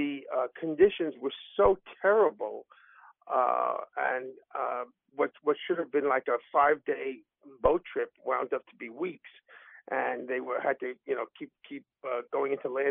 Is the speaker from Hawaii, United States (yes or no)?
no; New York, United States; You know, being a New Yorker, it was easier